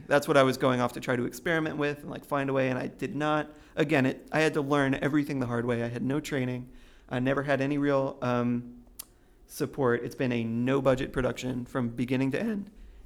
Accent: Chattanooga, Tennessee, United States; I'm from Chattanooga. I grew up, well, I was born in Franklin County, came here, started school on Signal Mountain through middle school

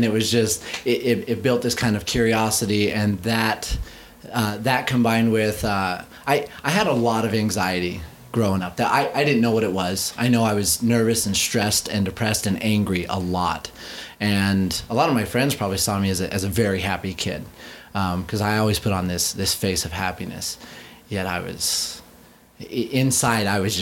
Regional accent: Idaho, United States; So I grew up in Idaho and, normal kid, had four older brothers, beat the crap out of me every day, kept me humble.

